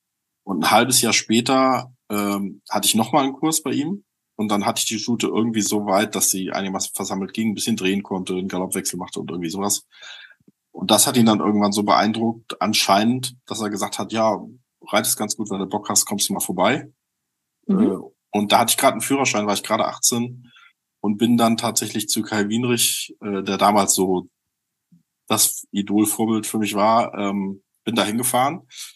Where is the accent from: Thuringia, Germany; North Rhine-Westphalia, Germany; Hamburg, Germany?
Hamburg, Germany; Also groß geworden bin ich in Hamburg City tatsächlich, Stadtkind.